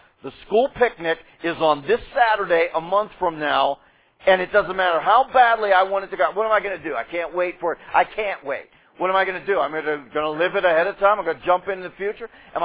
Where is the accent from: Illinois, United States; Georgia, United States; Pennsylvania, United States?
Pennsylvania, United States; Pittsburgh; growing up in the Pittsburgh area